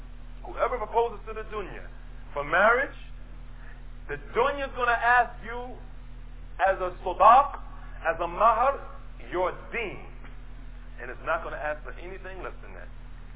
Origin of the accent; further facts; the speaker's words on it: Newark, New Jersey, United States; I used to argue with people where I grew up in Newark, New Jersey.